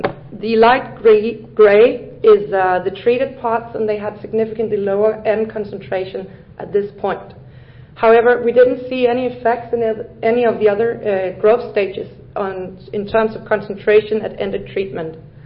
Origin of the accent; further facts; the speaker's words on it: Denmark; I'm from Denmark, Aarhus University.